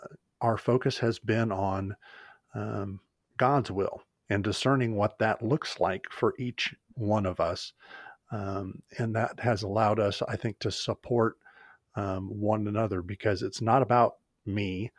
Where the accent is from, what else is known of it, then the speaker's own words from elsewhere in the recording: Marshfield, United States; several other pastors here in Marshfield, in my hometown.